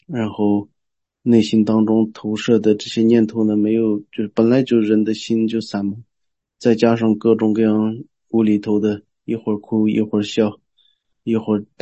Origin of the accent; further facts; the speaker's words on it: Golog, Qinghai, China; moved away; 2016、2017年的时候，我回去我们家乡果洛的时候，也有那种情况